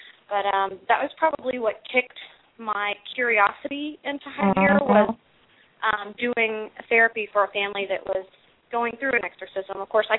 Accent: Missouri, United States; And that's shame on me because I'm from Missouri, so shame.

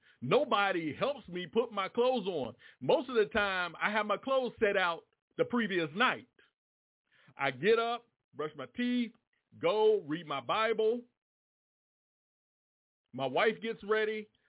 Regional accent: Washington, District of Columbia, United States; now in Durham, United States; Matter of fact, I come from Washington, D.C. That's where I lived previously before I came here to Durham.

